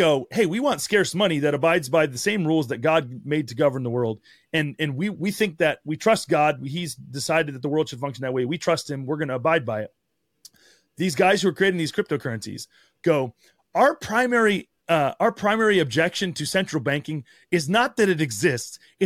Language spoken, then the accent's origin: English; New York, United States; if you live in South Texas or in, you know, up in upstate New York where I grew up